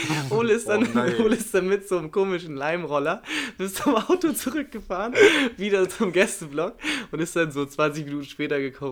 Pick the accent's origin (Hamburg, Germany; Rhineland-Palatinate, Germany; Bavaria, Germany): Hamburg, Germany; Wir sind Hamburger, also in Braunschweig.